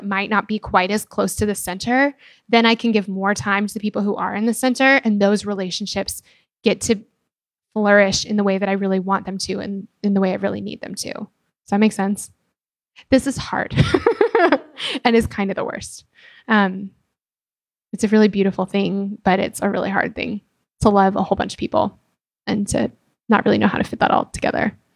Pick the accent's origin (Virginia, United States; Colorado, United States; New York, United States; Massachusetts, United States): Colorado, United States; Denver; I'm from Denver. My family still lives there.